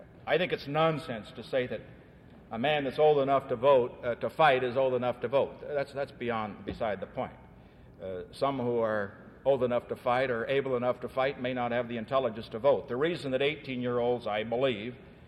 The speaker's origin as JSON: {"language": "English", "region": "California", "country": "United States", "tie": "born or raised there", "said": "As a Californian who grew up in this great free education system"}